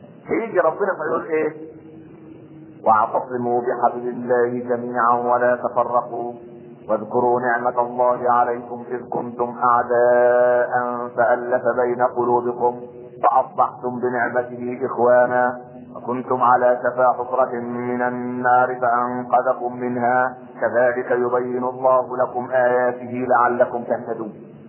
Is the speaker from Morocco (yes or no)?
no; Egypt; احنا كمصريين